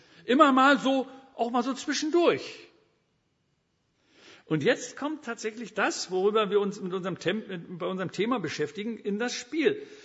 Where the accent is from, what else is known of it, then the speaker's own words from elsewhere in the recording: Elbingerode, Saxony-Anhalt, Germany; wir haben bei uns in Elbingerode, wo ich herkomme, da haben wir eine Klinik gebaut